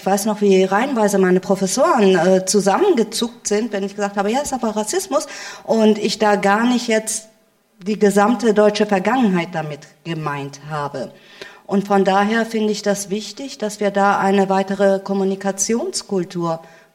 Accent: Germany; Ich lebe als Deutsche hier in Deutschland in einem demokratischen System

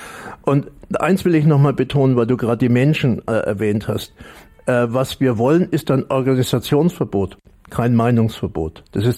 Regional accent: Bavaria, Germany; Ich bin jetzt 65 Jahre alt. Und habe schon immer versucht, dagegen zu kämpfen. Man hört es wahrscheinlich auch, ich komme aus Franken.

